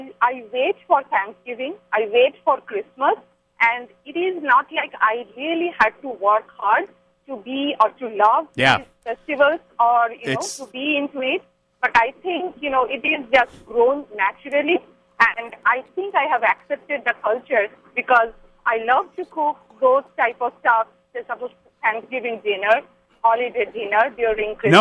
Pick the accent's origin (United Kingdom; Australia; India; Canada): India; now in Fremont, United States; And today, I don't say that I'm not Indian, I'm still an Indian. I love everything, you know, that is Indian. But now I feel that I love this country, especially this city, Fremont.